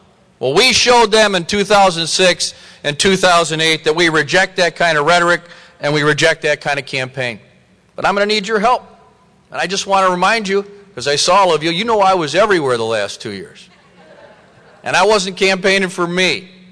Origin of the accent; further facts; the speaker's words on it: Janesville, Wisconsin, United States; My hometown of Janesville, the home of General Motors for generations, is one of three places being considered for a new GM car.